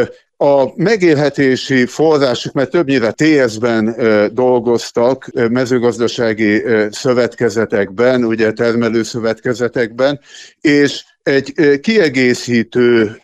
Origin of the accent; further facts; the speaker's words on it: Gyöngyös, Heves, Hungary; Én gyöngyösi származású vagyok, mátrai. Ennek ellenére a választott szülőhazám Szabolcs-Szatmár Bereg megye